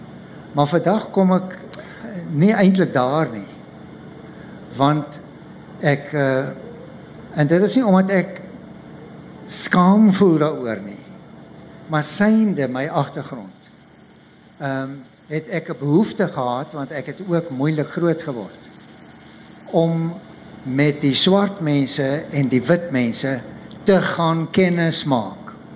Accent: Paarl, Western Cape, South Africa; Maar ek kom van die Parel af, ek het daar groot geword.

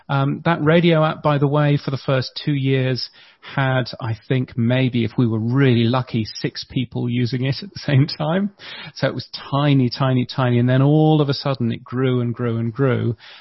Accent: England, United Kingdom; accent: English; You know, you can tell from my English accent that I come from the UK. The UK has been doing some really fascinating work around personalized radio.

